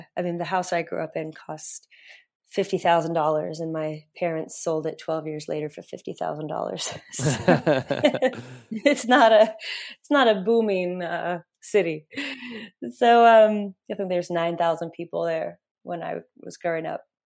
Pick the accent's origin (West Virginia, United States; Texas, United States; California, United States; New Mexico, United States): New Mexico, United States; I grew up in New Mexico.